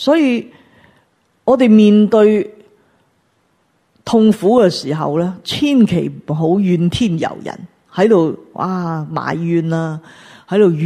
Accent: Hong Kong; 可以作为香港人咁样

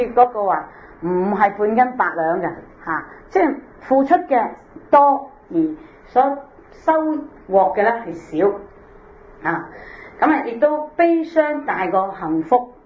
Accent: Hong Kong; 我哋香港人

